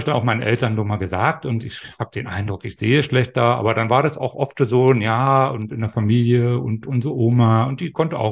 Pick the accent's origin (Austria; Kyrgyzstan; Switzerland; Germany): Germany; Brandenburg; weil ich bin ja ein Kind der DDR sozusagen, bin 72 in der DDR in Brandenburg geboren und dann war ich 1990 war ich dann 18